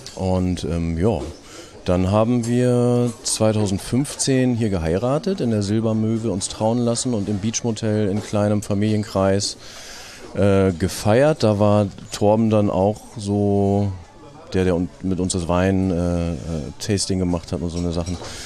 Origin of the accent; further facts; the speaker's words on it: Braunschweig, Lower Saxony, Germany; ich komme aus Braunschweig